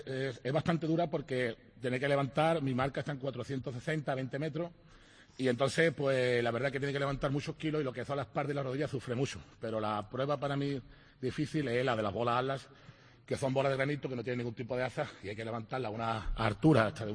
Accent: La Línea de la Concepción, Andalusia, Spain; born there; also born or lived in Palmones; Yo nací en la línea, pero la línea. Llevo mucho tiempo en Parmones y me considero de los barrios y de Parmones.

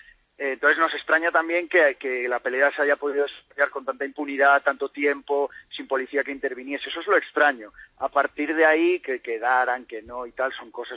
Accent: A Coruña, Galicia, Spain; now in Madrid, Spain; yo soy de Coruña, pero yo vivo en Madrid desde hace años

